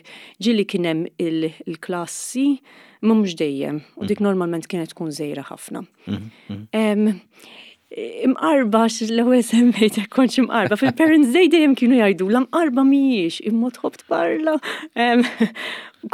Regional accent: Nadur, Gozo, Malta; born or raised there

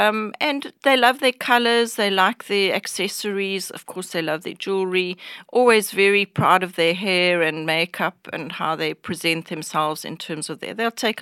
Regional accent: South Africa; I'm South African. I'm born in South Africa. My parents are South African.

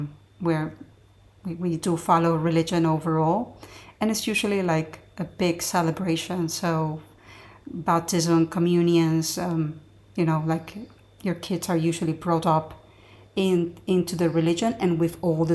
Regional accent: Venezuela; Well, the time that I grew up in Venezuela, the early mid-80s and 90s, it was quite a beautiful, very rich country

